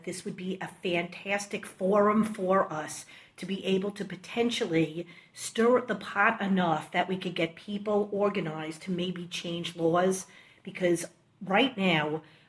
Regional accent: Long Island, New York, United States; I grew up in Long Island, although I sound like I'm from Brooklyn. But anyhow, I'm a five-town girl

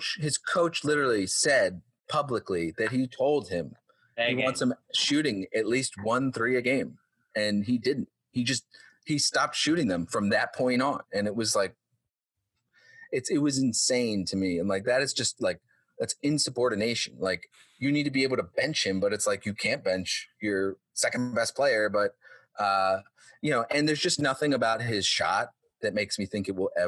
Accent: Philadelphia, Pennsylvania, United States; I mean, I hope he proves me wrong, but look, I'm from Philadelphia. Expect the worst.

